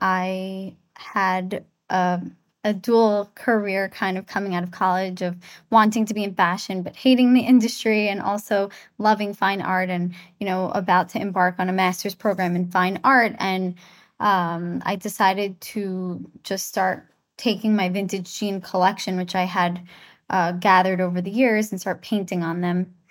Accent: New York, United States; So as a New Yorker, my fingers were on the pulse of fashion.

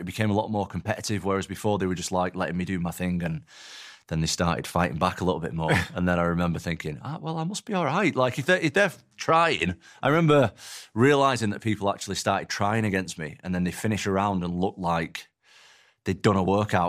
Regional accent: Atherton, North West England, United Kingdom; also born or lived in Salford; I was born in Salford, which is like Greater Manchester, and then I moved to a different part of Greater Manchester, a place called Atherton. There's not a lot of stuff going on there, to be honest. I mean, it's just like a normal working class, blue collar place.

